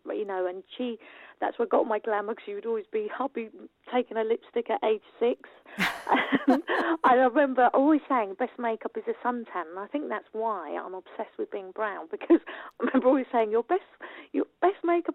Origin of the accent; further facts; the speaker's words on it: Richmond, London, United Kingdom; which was just because I'm from Richmond, and it was so on my doorstep, so easy.